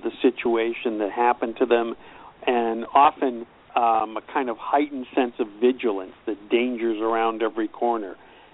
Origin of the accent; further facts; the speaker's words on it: Penn Hills, Pennsylvania, United States; also born or lived in Churchill; When I was about 16, my family moved, and I ended up in Churchill. So I graduated from Churchill High, and then I went to Pitt. But I grew up, my first 16 years were in Penn Hills.